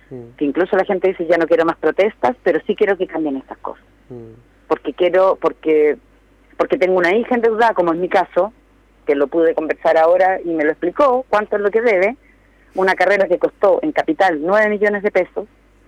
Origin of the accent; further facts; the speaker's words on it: Chile; Está a 720 pesos más o menos el dólar en mi país.